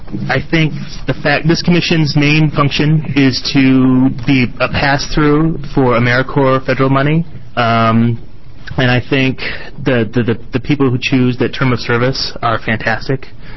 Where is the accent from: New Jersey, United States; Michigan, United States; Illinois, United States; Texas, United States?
Michigan, United States; Flint; I grew up in Flint, Michigan, where there's plenty of opportunities to do some service.